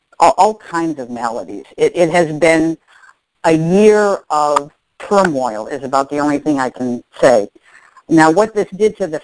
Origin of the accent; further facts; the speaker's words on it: Connecticut, United States; now in Texas, United States; I'm from Connecticut. Right now I'm in Texas with my daughter.